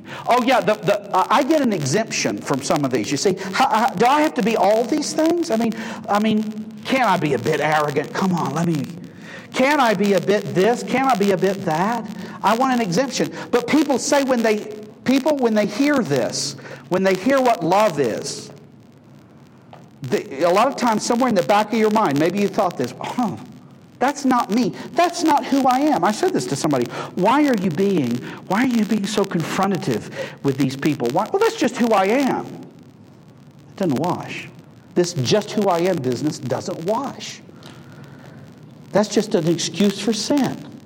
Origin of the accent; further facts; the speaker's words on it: Southern United States, United States; I come from the South, where all kinds, everybody's walk the aisle and give the preacher their hand